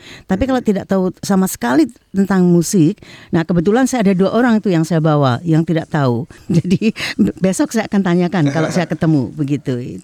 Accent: Java, Indonesia; kita sama-sama orang Indonesia. Dan kebetulan saya dari Jawa

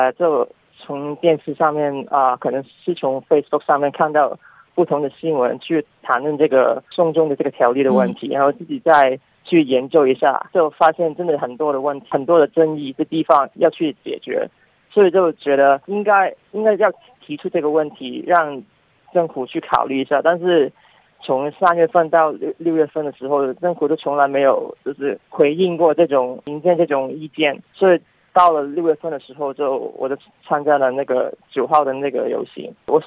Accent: Hong Kong; 对我们香港人的那个安全是有威胁的，觉得说因为我们香港人就是不太相信中国大陆的那个法律法治

